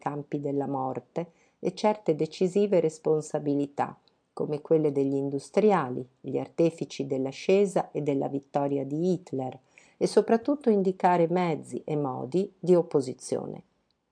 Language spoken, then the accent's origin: Italian; Mondovì, Piedmont, Italy; born there; Sono nata a Mondovì nel 25, in pieno regime fascista.